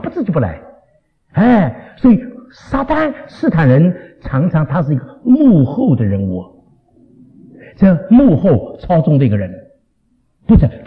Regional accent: China; 我觉得对我们中国人来讲更有意思

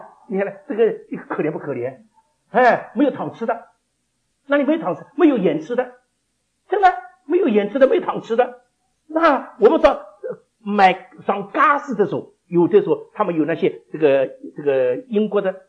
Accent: Shanghai, China; 我说我们从上海来的。

